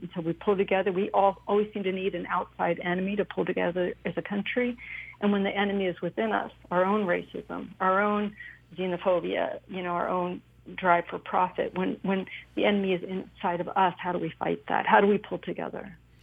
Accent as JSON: {"language": "English", "town": "Cincinnati", "region": "Ohio", "country": "United States", "tie": "born or raised there", "lives_now": "New York, United States", "said": "I grew up in Cincinnati, but, you know, I've been in New York a long time."}